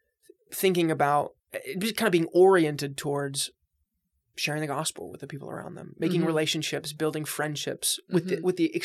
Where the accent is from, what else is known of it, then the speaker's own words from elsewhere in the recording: Palm Beach, Florida, United States; I'm from Palm Beach.